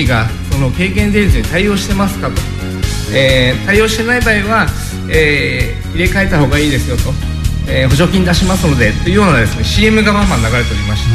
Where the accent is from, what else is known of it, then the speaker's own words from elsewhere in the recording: Hiroshima, Japan; now in Nagoya, Japan; 広島出身でして、広島からスタートしまして、はいはい、今名古屋に住んでるんですけども